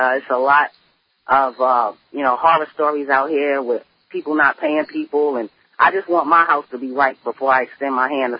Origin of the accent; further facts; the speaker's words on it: Bronx, New York, United States; now in Richmond, United States; It is now my home, but I'm originally from the Bronx, uptown, boogie down.